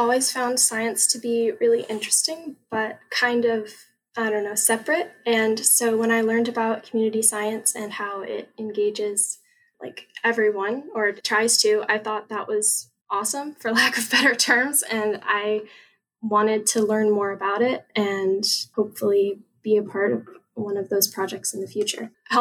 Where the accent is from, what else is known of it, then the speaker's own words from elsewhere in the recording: Plano, Texas, United States; now in Arizona, United States; And I actually didn't grow up in Arizona. I'm from Plano, Texas, which is a suburb outside of Dallas, like Dallas-Fort Worth area.